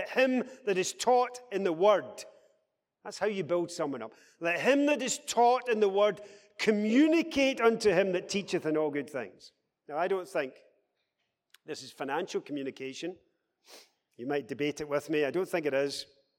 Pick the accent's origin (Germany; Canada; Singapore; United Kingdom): United Kingdom; Scotland; We're from Scotland, metaphorically.